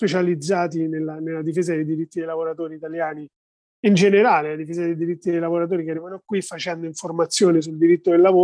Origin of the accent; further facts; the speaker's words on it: Rome, Lazio, Italy; siccome io sono di Roma